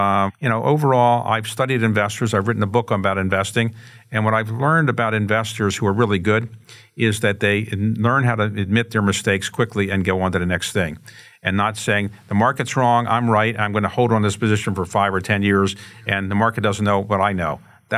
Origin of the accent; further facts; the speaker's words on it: Baltimore, Maryland, United States; I can help revive Baltimore and give back to my hometown in ways that I think I should have done earlier.